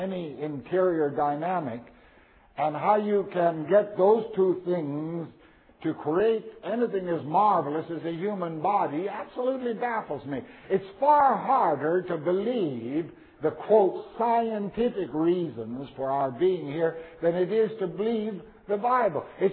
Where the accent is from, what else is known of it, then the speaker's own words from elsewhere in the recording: Canada; I was raised in the Canadian prairies at 40 below at Christmas time with snowmen and all that sort of thing.